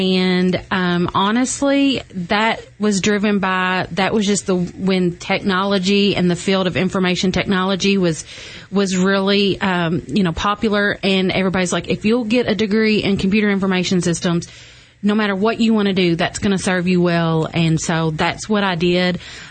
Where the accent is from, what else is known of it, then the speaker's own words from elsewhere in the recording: Litchfield, Kentucky, United States; So basically, I grew up here. … so I grew up in Litchfield.